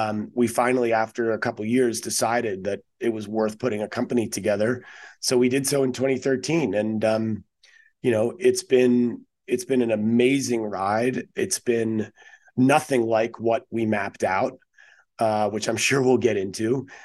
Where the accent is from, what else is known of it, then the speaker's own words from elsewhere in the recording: East Coast, United States; moved away as an adult; I grew up on the East Coast, and that was sort of what everybody did.